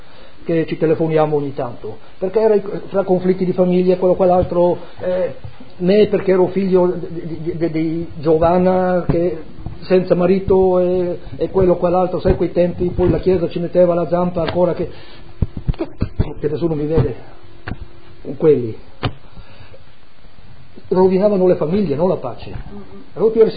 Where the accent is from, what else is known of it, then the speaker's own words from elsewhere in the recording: Friuli-Venezia Giulia, Italy; born there; sono nato in Carnia, mia nonna era carnica